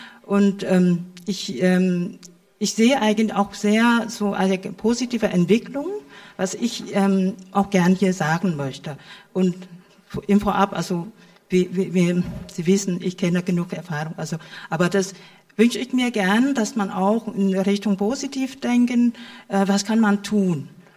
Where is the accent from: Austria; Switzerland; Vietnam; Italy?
Vietnam; now in Erfurt, Germany; Guten Abend, ich lebe in Erfurt seit vielen Jahren. Ich bin auch Vietnamesin.